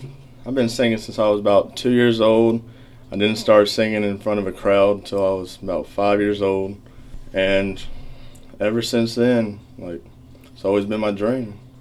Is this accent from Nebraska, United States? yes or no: no; Navasota, Texas, United States; This is a dream come true to be up there on that stage singing in front of my hometown.